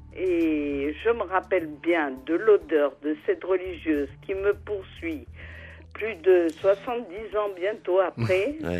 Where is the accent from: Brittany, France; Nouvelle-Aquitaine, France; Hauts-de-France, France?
Brittany, France; Minihy-Tréguier; born there; je suis née à Mini-Tréguier, sur la terre de Saint-Yves